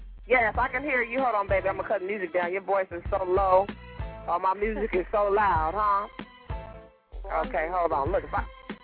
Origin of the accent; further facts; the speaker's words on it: Arizona, United States; now in Las Vegas, United States; He is from Arizona, my home state. That's sad, okay? My home state where I was born.